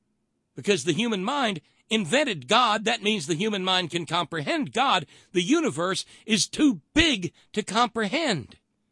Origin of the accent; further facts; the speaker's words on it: Massachusetts, United States; Welch's Grape Corporation says that they're headquartered in Concord, Massachusetts. But there, near my hometown, they are barely noticeable.